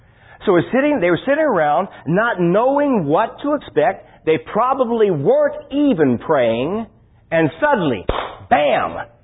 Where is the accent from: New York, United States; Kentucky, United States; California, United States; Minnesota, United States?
California, United States; I say, forgive me for my terrible accent. I'm from California, folks. I'm not Texan. Forgive me for my terrible accent.